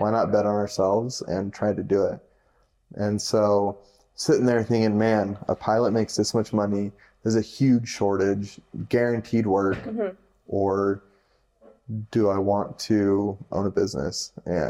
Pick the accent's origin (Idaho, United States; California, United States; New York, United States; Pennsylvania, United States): Idaho, United States; especially growing up in Idaho, grew up in a bubble.